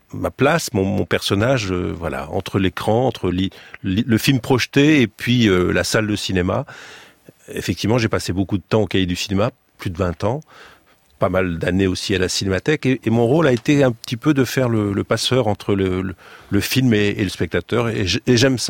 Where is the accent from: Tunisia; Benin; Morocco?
Tunisia; Sousse, Sousse Governorate; moved away; Parce qu'on habitait à Sousse, en Tunisie. Je suis né à Sousse, en Tunisie. C'était milieu des années 50.